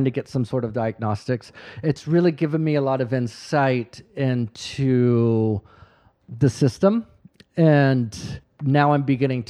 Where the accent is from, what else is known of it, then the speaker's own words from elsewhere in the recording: Florida, United States; growing up in Florida, like I didn't know the difference between American cheese and cheese.